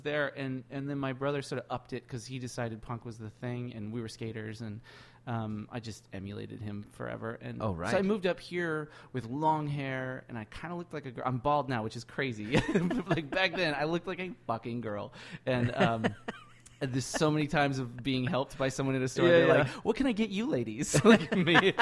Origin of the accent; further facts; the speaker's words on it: Seattle, Washington, United States; In SF, they would have killed me if they'd known I was from Seattle.